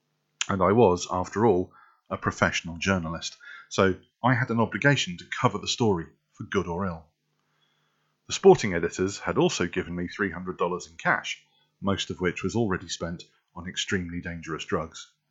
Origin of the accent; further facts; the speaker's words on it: England, United Kingdom; Where are you from in the world? I'm from England. I'm British. Because I've lived all over. European first, to be honest.